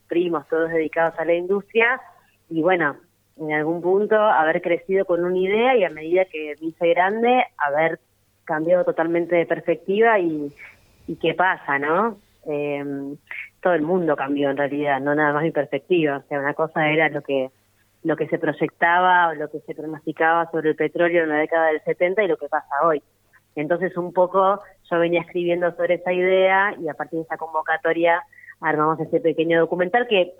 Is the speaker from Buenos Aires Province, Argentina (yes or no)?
no; Neuquén, Argentina; yo nací en Neuquén y me crié en Neuquén